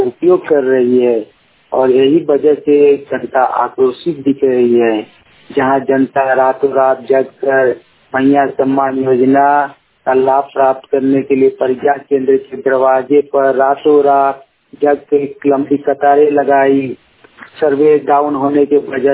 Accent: Kachmar, Jharkhand, India; ग्राम कचमार चट्टी पंचायत कचमार जिला बोकारो का रहने वाला हूँ।

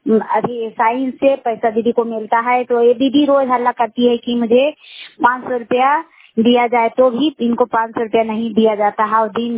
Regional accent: Bihar, India; घर डोबावर है। मैं सोलह पंचायत से हूँ, नादीगंज प्रखंड है, जिला नवादा

